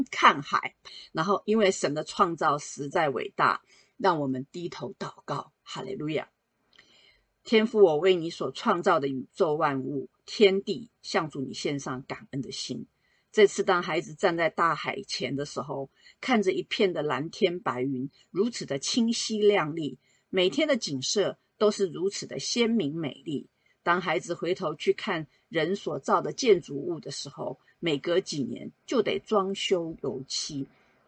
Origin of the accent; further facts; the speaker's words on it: southern Taiwan, Taiwan; 让我这个在台湾南部长大的孩子好像回到了家